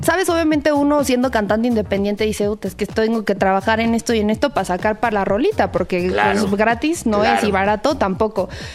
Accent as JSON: {"language": "Spanish", "region": "Yucatán", "country": "Mexico", "said": "yo soy yucateca, entonces grabar el video en mis tierras con mi novia, con mi familia, fue algo muy, muy lindo."}